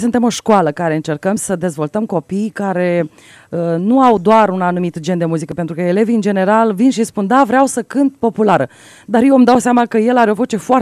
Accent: Moldavia, Romania; mai mult folclor moldovenesc, că de aia suntem moldoveni.

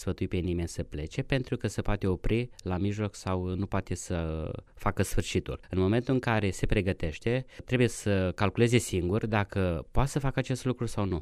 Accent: Iași, Iași County, Romania; pentru că locuiesc în Iași, este orașul meu natal

